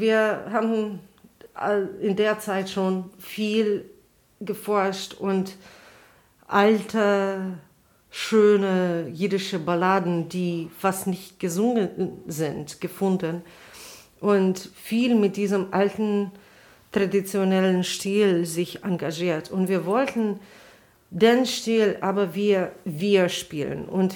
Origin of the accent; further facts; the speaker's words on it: Riga, Latvia; German is a second language; now in Berlin, Germany; Ich komme aus Riga, Lettland und wohne zurzeit in Berlin.